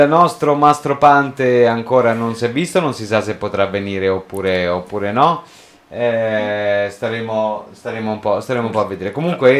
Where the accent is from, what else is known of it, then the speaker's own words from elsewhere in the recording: Lazio, Italy; accent: Roman; Si ritorna, oltre che con il mio accento romano